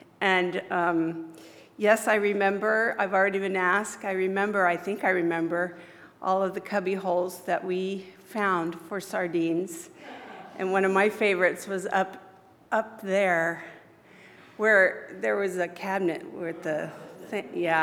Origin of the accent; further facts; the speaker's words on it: Berkeley, California, United States; also born or lived in San Joaquin Valley; So I consider Berkeley my hometown. So I feel good about that. My whole life changed when I came here from the San Joaquin Valley. Little white girl who came to Berkeley and changed everything.